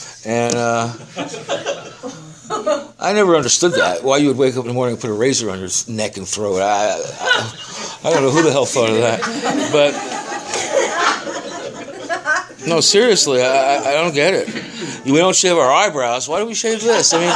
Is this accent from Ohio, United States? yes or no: no; New York, United States; I was raised back east in New York. I was born in 1949.